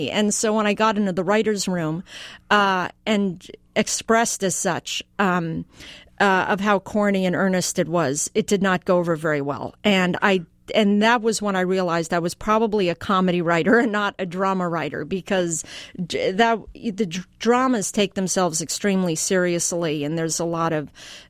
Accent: Aspen, Colorado, United States; I grew up in Aspen, Colorado

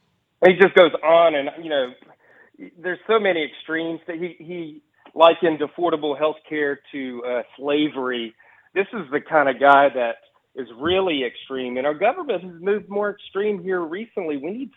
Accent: Lake Charles, Louisiana, United States; Sure was. Born and raised in Lake Charles in Sulphur. I'm in Lake Charles right now.

